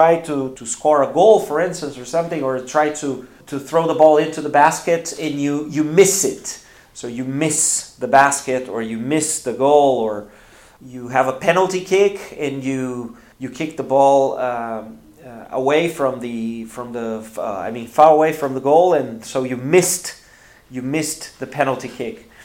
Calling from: Porto Alegre, Rio Grande do Sul, Brazil; English is a second language

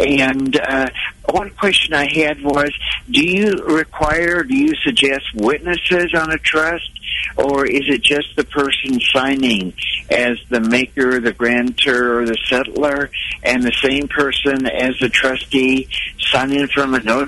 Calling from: Overland Park, Kansas, United States; I'm from Overland Park

